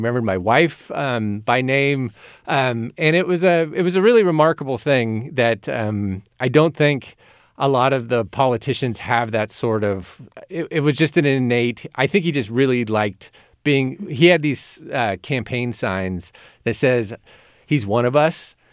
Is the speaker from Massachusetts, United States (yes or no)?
no; California, United States; Yeah, so I grew up in Siskiyou County, and my first jobs were, I worked at the Auburn Journal fresh out of college.